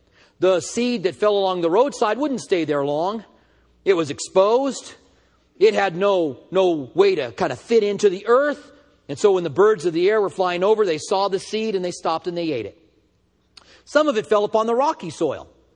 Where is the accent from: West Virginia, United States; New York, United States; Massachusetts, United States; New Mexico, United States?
New Mexico, United States; Albuquerque; now in Tucson, United States; I'm from Albuquerque.